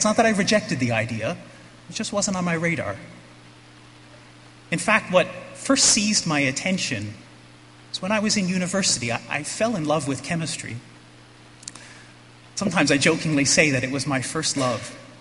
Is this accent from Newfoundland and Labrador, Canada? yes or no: yes; St. John's, Newfoundland and Labrador, Canada; I grew up in St. John's, Newfoundland, with two older sisters. My mother was from a very small fishing community, and my father was from a mining island off the coast of Newfoundland. And I grew up attending Mass